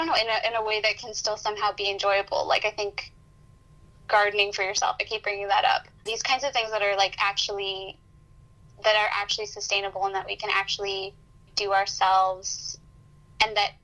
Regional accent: Vancouver, British Columbia, Canada

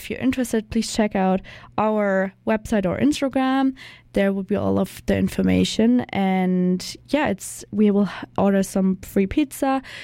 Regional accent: Germany; English is a second language; now in Vancouver, Canada; I'm currently here in Vancouver. I'm from Germany, if you don't know me, and I'm an intern here at CDSF 90.1 FM

